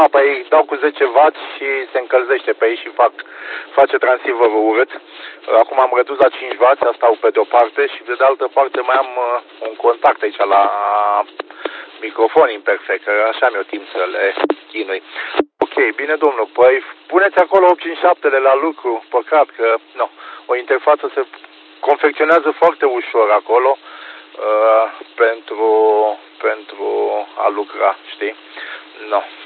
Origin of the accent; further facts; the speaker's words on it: Brașov, Brașov County, Romania; De aici sunt din Brașov